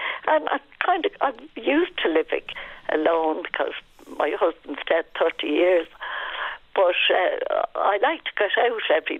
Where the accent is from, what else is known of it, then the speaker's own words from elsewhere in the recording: Inchicore, Leinster, Ireland; Do you ever hear? I came from Inchicore.